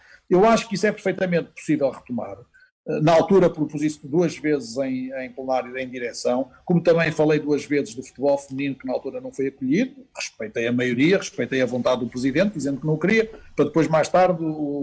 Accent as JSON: {"language": "Portuguese", "town": "Porto", "region": "Norte", "country": "Portugal", "tie": "born or raised there", "said": "Quando era miúdo no Porto"}